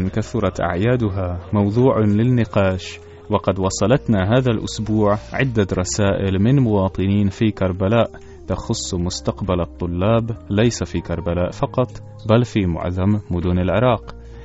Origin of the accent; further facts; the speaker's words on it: Czechia; Arabic is a second language; جنسيتي تشيكي، أنا درست اللغة العربية ولغات أخرى